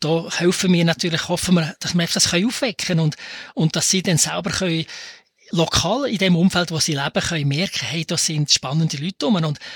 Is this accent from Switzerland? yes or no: yes; Switzerland